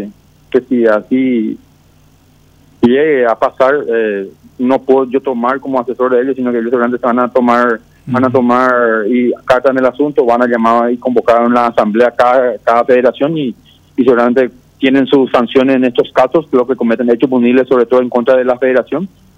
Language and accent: Spanish; Paraguay; como ciudadano paraguayo